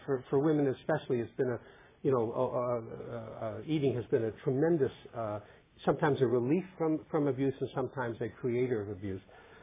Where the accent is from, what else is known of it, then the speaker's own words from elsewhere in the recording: Winnipeg, Manitoba, Canada; in my hometown of Winnipeg, Canada, I am an old-timer. I'm a sort of a senior citizen with almost 19 years of abstinence.